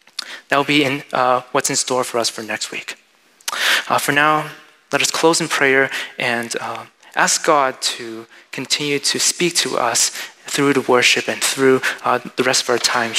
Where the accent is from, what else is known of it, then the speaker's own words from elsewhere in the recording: United States; born there; I know that a lot of us, we struggle with our identities, especially as American-born Chinese, because we feel it seems very hard. We don't feel like we're fully American.